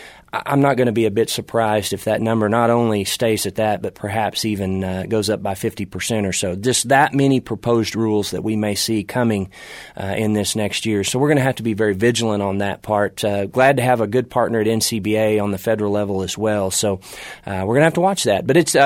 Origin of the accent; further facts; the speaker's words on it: Rush Springs, Oklahoma, United States; the horny toad, I used to call it, growing up in Rush Springs.